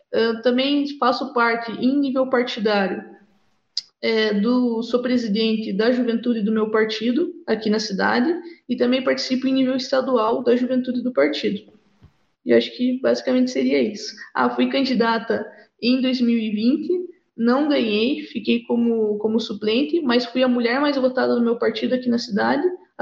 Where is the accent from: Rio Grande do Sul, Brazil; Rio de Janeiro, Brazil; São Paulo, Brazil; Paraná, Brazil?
Paraná, Brazil; Araucária; Eu tenho 20 anos. Eu sou aqui da cidade de Araucária.